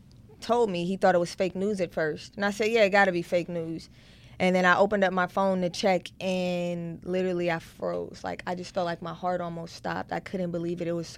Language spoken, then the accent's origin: English; Oakland, California, United States; I'm from Oakland, born okay. and raised.